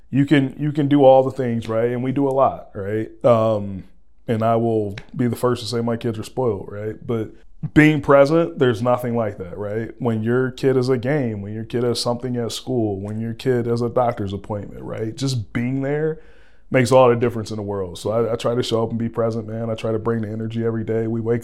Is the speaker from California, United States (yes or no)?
no; Columbus, Ohio, United States; So as you mentioned, born and raised in Columbus, I used to play for an organization called the Eastland Vikings.